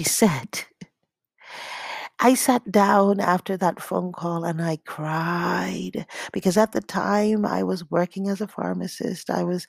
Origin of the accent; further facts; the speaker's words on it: Nigeria; even though I was raised in Nigeria and my family is Nigerian and I know our quote-unquote ancestral lands